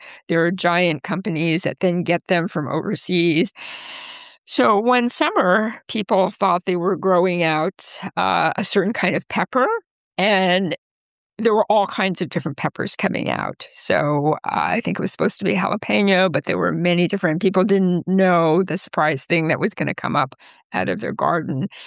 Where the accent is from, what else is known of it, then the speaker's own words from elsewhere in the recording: California, United States; I grew up in Southern California.